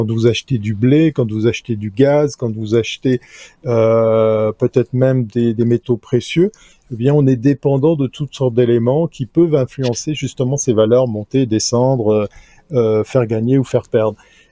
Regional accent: Switzerland; Je pourrais être mesquin puisque je suis suisse

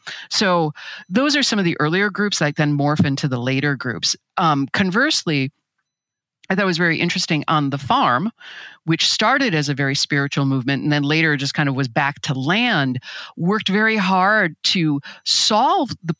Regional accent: Midwest, United States; based in Milwaukee and Chicago, which is, I'm a Midwesterner

